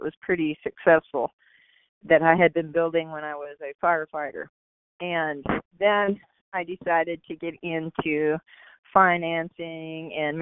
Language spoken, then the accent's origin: English; Arizona, United States; now in Mesa, United States; My dad moved us to Texas because he was a police officer. And when we moved back to Arizona, we moved from the Scottsdale area to Austin, Texas, and then we shot up to Prescott.